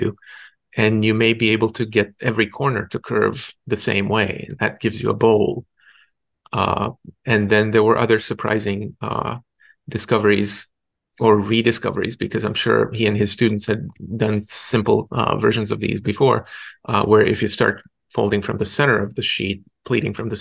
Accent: Croatia; So I grew up in Croatia and went to school there and finished my undergraduate degree in mathematics and computer science.

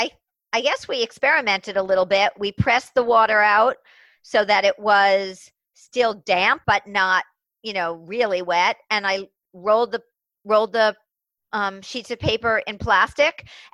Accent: Queens, New York, United States; also born or lived in New Rochelle; now in Jersey City, United States; I was born in Queens, and I grew up in Queens and in New Rochelle.

